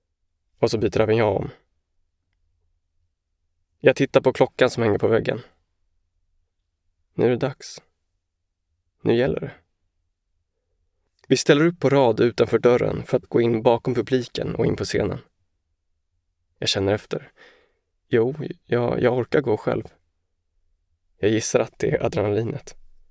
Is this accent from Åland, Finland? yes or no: yes; Åland, Finland; also born or lived in Stockholm; Jag föddes i Stockholm eftersom pappa är svensk, men redan efter någon månad landade vi på Åland. Ja, inte minst för att mamma är ålänning. Åland har varit en väldigt fin plats att växa upp på, med sin vilda natur och trygga omgivning.